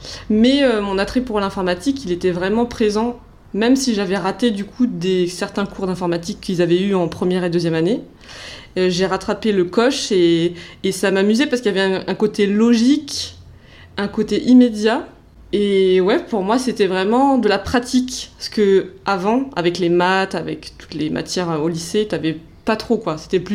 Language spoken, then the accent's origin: French; Réunion; je viens des îles de la Réunion, donc aller à Clermont-Ferrand avec la neige, c'est un peu hard.